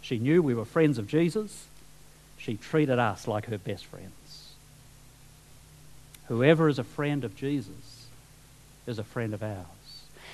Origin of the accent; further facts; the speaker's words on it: New Zealand; When I was growing up in New Zealand, I thought about all sorts of countries where I might go and live.